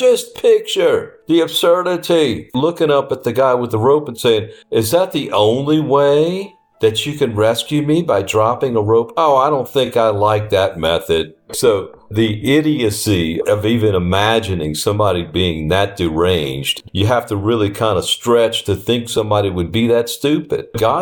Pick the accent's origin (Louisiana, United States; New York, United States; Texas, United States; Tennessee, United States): Louisiana, United States; New Orleans; I grew up in New Orleans. There's very little gospel there was back then in New Orleans.